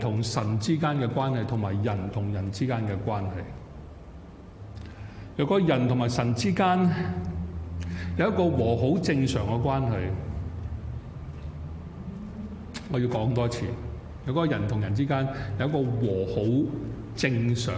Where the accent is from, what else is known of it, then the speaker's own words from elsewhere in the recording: Hong Kong; 因為這個的現象我們香港人一點都不陌生，是吧？